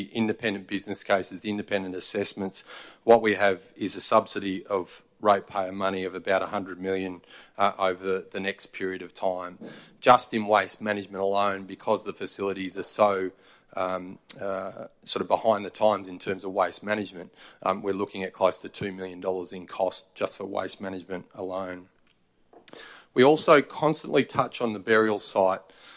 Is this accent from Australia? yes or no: yes; Mildura, Victoria, Australia; I come from Mildura, and I want to see more regional produce showcased at our market.